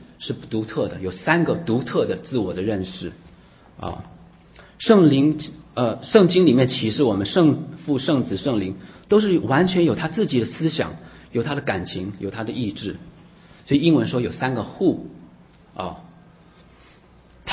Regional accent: New York, United States; Chinese is a second language; 我14岁来美国，我在这边纽约长大怎么样，24岁重生等等等等等

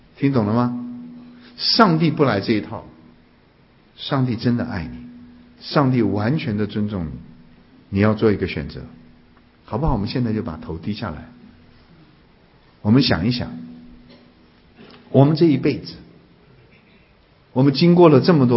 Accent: China; 你知道我们中国人呢不太懂得爱，你知道吗？

